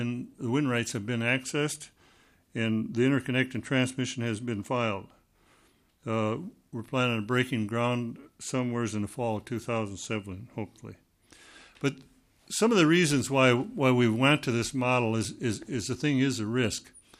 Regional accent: Minnesota, United States; I'm a farmer from Jackson County, past president of the Minnesota Corn Growers and also a board member.

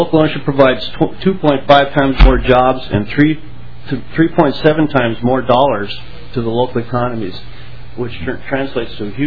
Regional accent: Pipestone, Minnesota, United States; I am from Pipestone, Minnesota.

